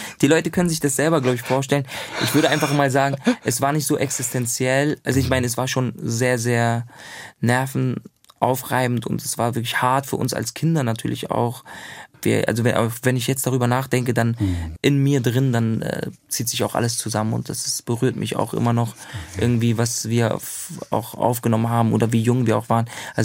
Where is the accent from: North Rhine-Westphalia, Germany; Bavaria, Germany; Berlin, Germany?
Berlin, Germany; Also ich bin in Neukölln aufgewachsen.